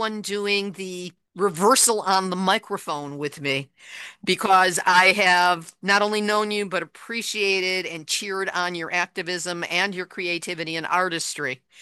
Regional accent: Chicago, Illinois, United States; I grew up in Chicago. My grandmother had a place in the Indiana Dunes

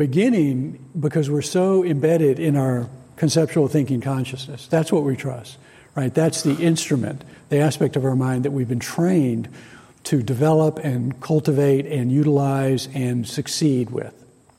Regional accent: Atlanta, Georgia, United States; I remember growing up during the Cuban Missile Crisis. And growing up in Atlanta, we were in range

